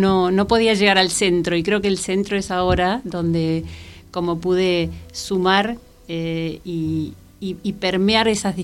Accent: Venado Tuerto, Santa Fe, Argentina; born there; Yo nací en Venado Tuerto, viví en el interior.

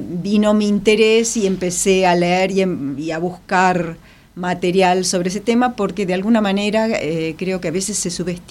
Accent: Argentina; soy una típica argentina con... hija de toda clase de inmigrantes, pero el inmigrante más extranjero, mi abuelo, era checoslovaco.

